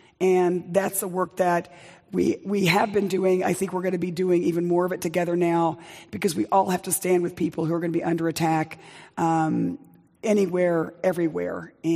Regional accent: Texas, United States; you know, I come from Texas, and a big part of my passion is making sure we get health care in the South.

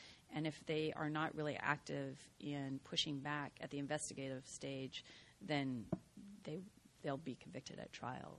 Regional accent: Seattle, Washington, United States; Well, I grew up in Seattle in a part of the city where there's a very strong Asian community.

